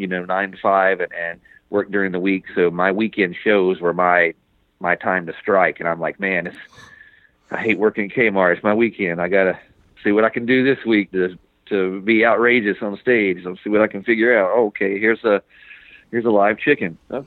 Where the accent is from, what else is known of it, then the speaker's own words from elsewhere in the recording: North Carolina, United States; now in Los Angeles, United States; I moved out, to LA.